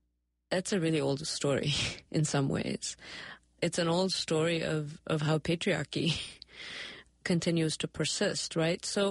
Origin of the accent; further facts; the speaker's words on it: India; English is a second language; moved away as an adult; The really interesting thing about Tantra in India is that I never heard about it growing up in India. It is only much later, having come to the West and become an academic